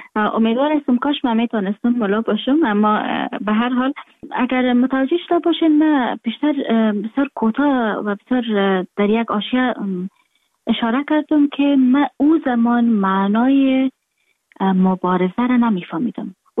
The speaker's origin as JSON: {"language": "Persian", "country": "Afghanistan", "moved": "yes", "said": "من در خارج هستم، خارج از افغانستان هستم"}